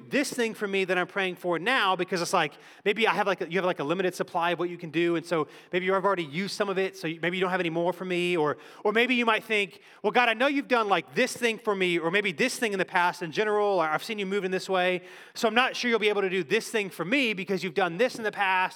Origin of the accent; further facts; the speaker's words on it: Cary, North Carolina, United States; when me and my brothers were younger, we grew up in Cary, and my grandparents live in Statesville, so about 2 hours away.